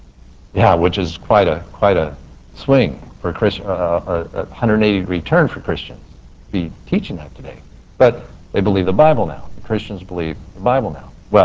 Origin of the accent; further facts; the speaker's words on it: Garden Grove, California, United States; I'm from Garden Grove too, pray for those guys over there.